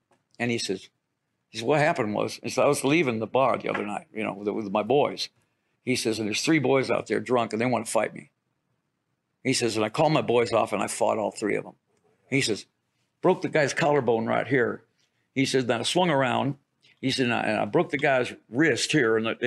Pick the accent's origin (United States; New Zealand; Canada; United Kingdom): United States; Detroit, Michigan; because I'm from Detroit.